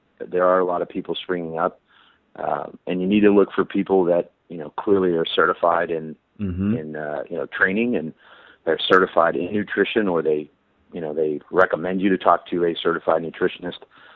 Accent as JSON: {"language": "English", "region": "Pennsylvania", "country": "United States", "tie": "born there", "said": "Well, I was born in Pennsylvania, so, you know, it was kind of cool to go back and, you know, win this prestigious you know, opportunity in Pittsburgh."}